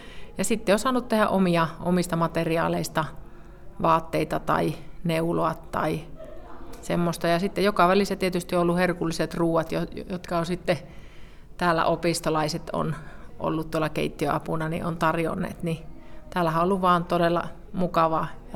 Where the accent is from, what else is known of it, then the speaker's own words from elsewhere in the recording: Taipalsaari, South Karelia, Finland; ja tuun Taipalsaarelta.